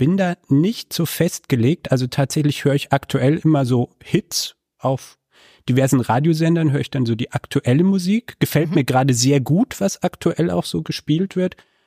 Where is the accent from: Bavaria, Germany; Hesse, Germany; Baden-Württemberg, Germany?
Bavaria, Germany; Munich; now in Cologne, Germany; Ich komme aus München und wohne jetzt in Köln.